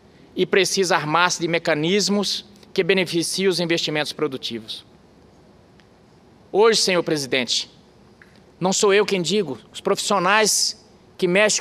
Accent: Mato Grosso, Brazil; venho do estado do Mato Grosso, onde a nossa economia é lastreada na produção, na agricultura.

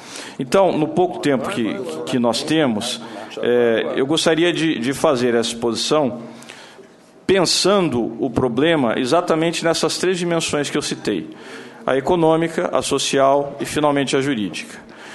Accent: São Paulo, Brazil; eu sou de São Paulo

